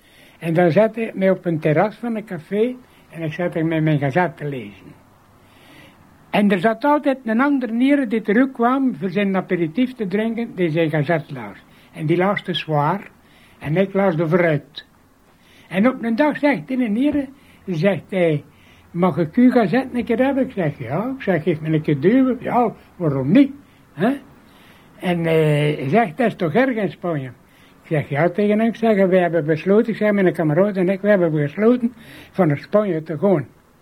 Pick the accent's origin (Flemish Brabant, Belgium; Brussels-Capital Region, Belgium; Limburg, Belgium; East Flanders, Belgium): East Flanders, Belgium; Wetteren; born there; Ik ben in Wetter geboren. En Wetter was een fabriekstad